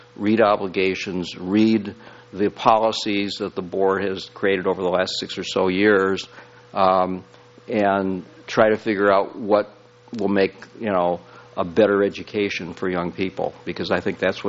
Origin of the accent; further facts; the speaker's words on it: Midwest, United States; and I grew up in the Midwest and sent them to Ford and General Motors